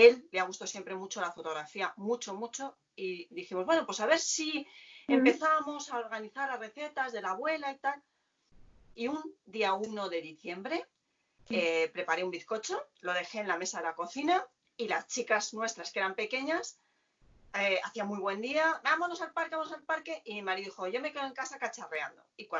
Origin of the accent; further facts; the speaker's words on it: Cuenca, Castilla-La Mancha, Spain; Yo soy de Cuenca y es la receta estrella, un morteruelo conquense.